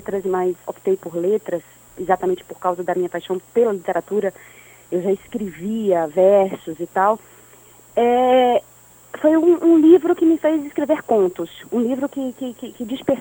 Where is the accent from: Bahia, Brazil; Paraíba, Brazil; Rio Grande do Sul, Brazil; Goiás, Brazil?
Bahia, Brazil; Ilhéus; eu fiz letras na UESC, na faculdade da minha terra, eu sou de Ilhéus